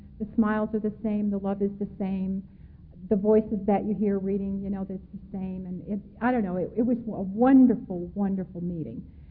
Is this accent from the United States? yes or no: yes; Chicago, Illinois, United States; born there; I was born in Chicago, Illinois, to a family that I believe today was alcoholic